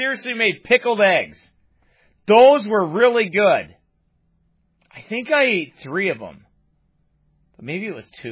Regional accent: Canada; I'm Canadian.

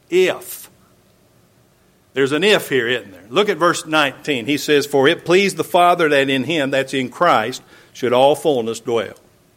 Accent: Georgia, United States; born there; Heck, I was born in Georgia. I'm in the Bible Belt. In fact, we're the buckle on the Bible Belt.

